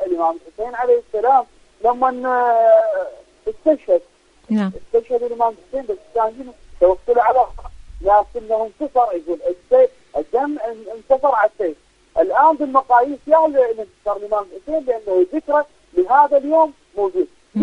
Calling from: Iraq; هذا الوقت اللي إحنا عندنا بالعراق الساعة 10

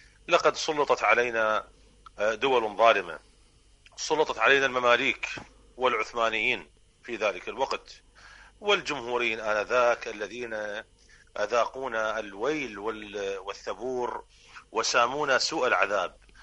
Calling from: Karbala, Karbala Governorate, Iraq; الوضع عندنا في العراق وضع مأساوي

